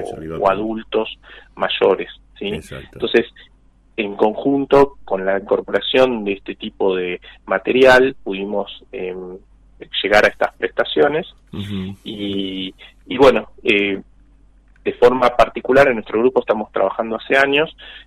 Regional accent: Bahía Blanca, Buenos Aires Province, Argentina; nosotros somos acá de Bahía Blanca

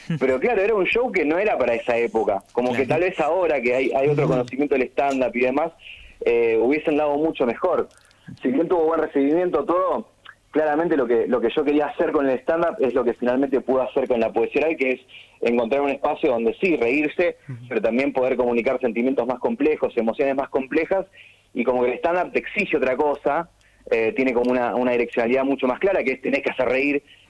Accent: Rosario, Santa Fe, Argentina; now in Corrientes, Argentina; yo soy rosarino, vivo en Corrientes

